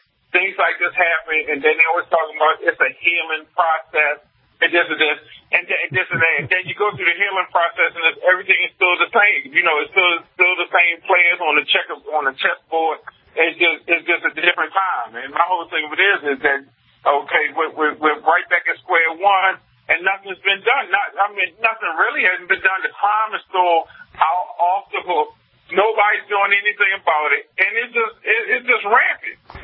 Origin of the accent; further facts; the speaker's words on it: New York, United States; because I'm always trashing them because I'm a New Yorker. So, I mean, my thing is, I see what we pay for in New York.